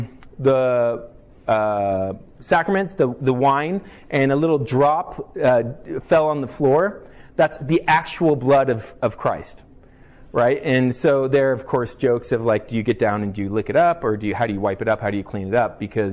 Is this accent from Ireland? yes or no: no; Germany; I grew up in Germany.